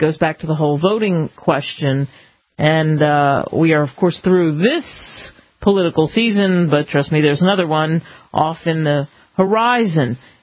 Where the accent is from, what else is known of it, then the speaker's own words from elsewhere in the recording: East, United States; growing up in the East. This wasn't a problem. This wasn't part of the discussion because we weren't near the border